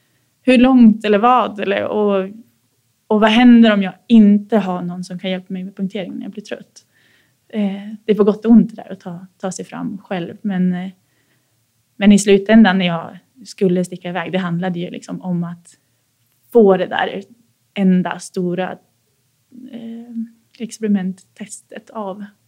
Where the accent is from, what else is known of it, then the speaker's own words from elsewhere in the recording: Sundsvall, Västernorrland County, Sweden; en helt vanlig tjej från en helt vanlig stad någonstans i Mellansverige. Mm. Jag växte upp i Sundsvall på en gata i ett hus med två brorsor.